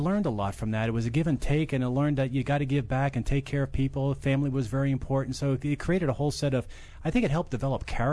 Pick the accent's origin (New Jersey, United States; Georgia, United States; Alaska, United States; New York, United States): New Jersey, United States; South Plainfield; I'm from South Plainfield, New Jersey, exit 10, if you know where that's at. And, you know, so I was born and raised there